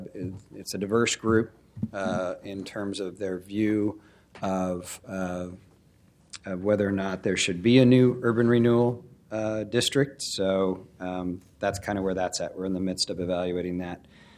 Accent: Montana, United States; I'm from Montana originally, and we kind of pause a lot.

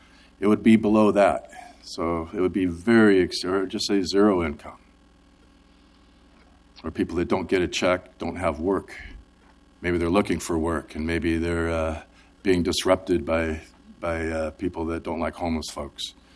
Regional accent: Portland, Oregon, United States; I grew up here in Portland. I used to work security, and my wife didn't have to work. We had a rental house in Southwest Portland

